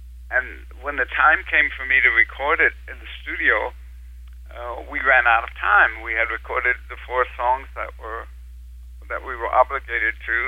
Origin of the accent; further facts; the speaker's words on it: San Francisco, California, United States; I grew up in San Francisco, and my dad, I don't know whether I mentioned, he was a wonderful singer